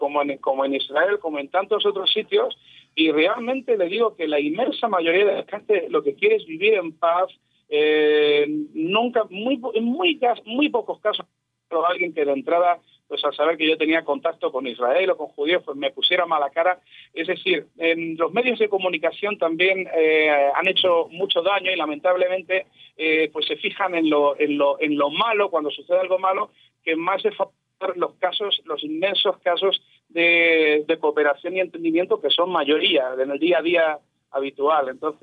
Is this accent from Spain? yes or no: yes; Spain; born there; yo soy nacido en España, no, aunque sí tengo ascendencia judía, pues buscando en árbol genealógico sí parece que tengo algo de sangre judía.